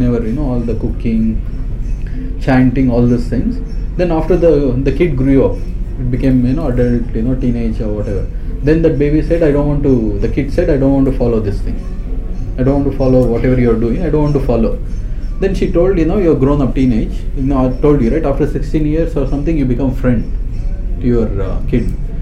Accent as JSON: {"language": "English", "country": "India", "lives_now": "India not", "said": "they were saying, we are from India, like, you know, we came from India to do master."}